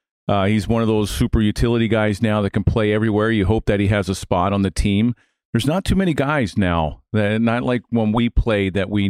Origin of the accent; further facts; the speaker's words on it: Baltimore, Maryland, United States; I grew up in Baltimore, so I was a big Oriole fan, and I knew the history of the game.